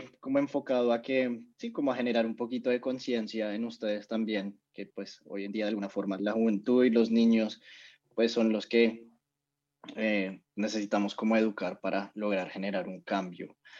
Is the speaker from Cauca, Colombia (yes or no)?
no; Bogotá, Colombia; yo nací y criado en Bogotá. Y ahí, pues en Bogotá mismo estudié, hice mi carrera como biólogo.